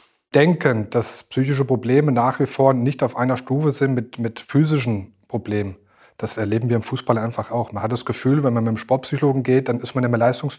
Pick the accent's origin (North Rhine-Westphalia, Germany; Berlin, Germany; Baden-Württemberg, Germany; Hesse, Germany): Hesse, Germany; Giessen; born there; Ja, also ich bin gebürtiger Hesse. Gießen ist meine Geburtsstadt, wo ich auch aktuell lebe.